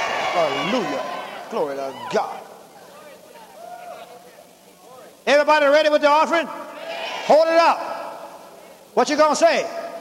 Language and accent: English; Louisiana, United States; I'm from Louisiana.